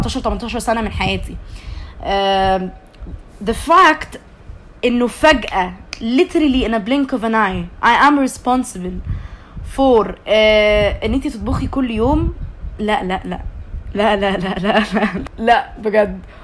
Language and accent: Arabic; Egypt; اول ما عرفت ان انا مصريه